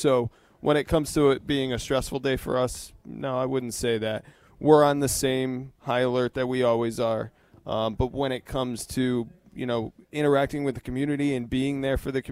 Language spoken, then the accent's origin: English; Willimantic, Connecticut, United States; No, I grew up in Eastern Connecticut.